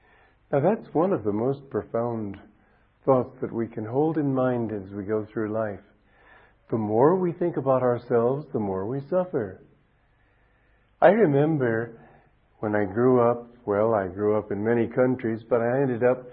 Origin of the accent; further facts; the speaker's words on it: Romania; English is a second language; I grew up mainly, I was born in Romania, which is a humble country.